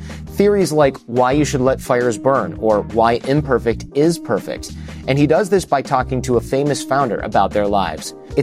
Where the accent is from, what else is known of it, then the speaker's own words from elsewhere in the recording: Detroit, Michigan, United States; someone from my hometown of Detroit, Michigan.